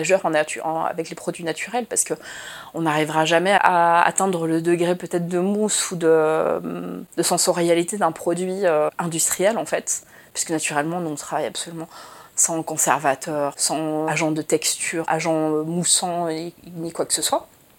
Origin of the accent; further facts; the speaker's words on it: Nice, Provence-Alpes-Côte d'Azur, France; J'ai passé à Nice, puisqu'on est originaire de Nice, toutes les deux.